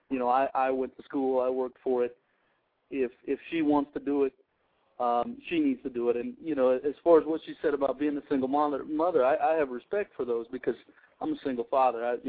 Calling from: Kansas, United States; I'm calling from Kansas.

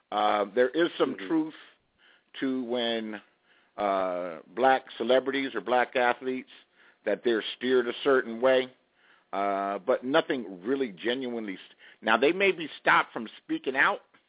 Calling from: Las Vegas, Nevada, United States; I'm calling from Las Vegas, Nevada.

